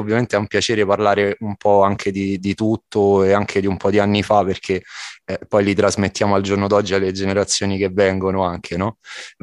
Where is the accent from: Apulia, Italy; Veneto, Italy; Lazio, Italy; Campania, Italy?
Lazio, Italy; Rome; io anche posso dirlo che comunque essendo romano